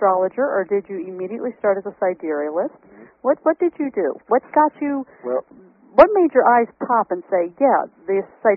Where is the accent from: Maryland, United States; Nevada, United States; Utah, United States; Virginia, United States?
Maryland, United States; Well, it's because I'm from Southern Maryland.